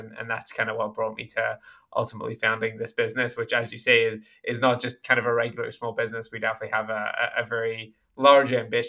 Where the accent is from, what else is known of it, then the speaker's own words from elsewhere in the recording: London, United Kingdom; I actually grew up in England, so I'm originally from London.